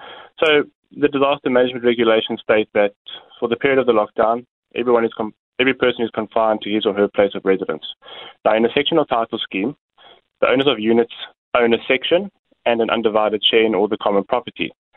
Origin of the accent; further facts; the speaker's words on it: South Africa; I think it really makes me feel proud as a South African when comparing it to how other countries are approaching it.